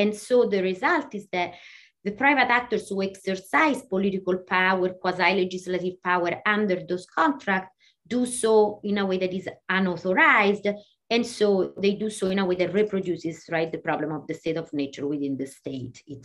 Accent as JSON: {"language": "English", "country": "Italy", "tie": "born or raised there", "said": "I grew up in Italy. I always, you know, went to public school."}